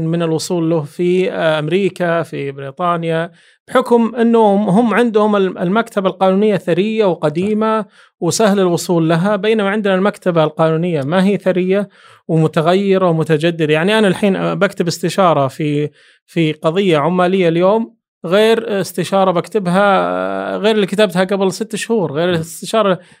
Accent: Saudi Arabia; ولذلك عندنا في السعودية نزلت تطبيقات كثيرة

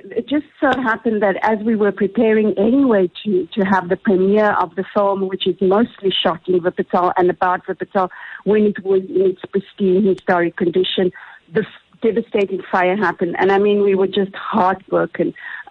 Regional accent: Western Cape, South Africa; I grew up in the Cape and I had a Khoi grandmother like that.

